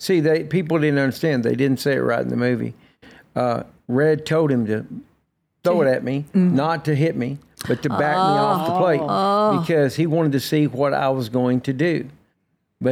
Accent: Newark, Texas, United States; I grew up in Newark.

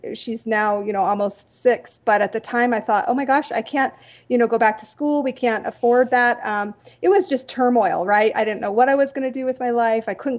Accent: England, United Kingdom; also born or lived in Japan; I was born in Japan, and then we went several other places, and I ended up in England where I grew up.

